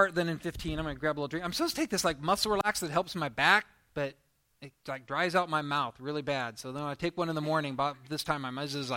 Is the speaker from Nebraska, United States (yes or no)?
yes; Seward, Nebraska, United States; But we grew up in Seward, Nebraska, going to Faith Lutheran Church.